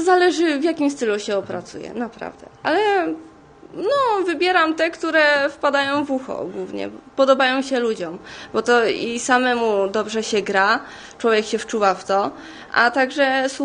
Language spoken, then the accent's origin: Polish; Gostynin, Masovian Voivodeship, Poland; jestem z Gostynina, ale uczę się w Łodzi.